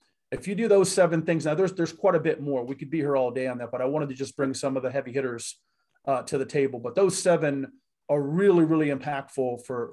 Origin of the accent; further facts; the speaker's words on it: Fort Lauderdale, Florida, United States; I was growing up in South Florida, in Fort Lauderdale.